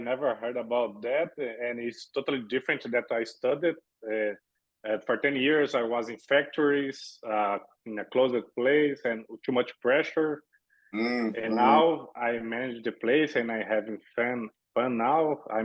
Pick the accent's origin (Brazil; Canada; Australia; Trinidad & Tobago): Brazil; English is a second language; moved away as an adult; now in Las Vegas, United States; I never heard about hostels in Brazil. I'm from Brazil.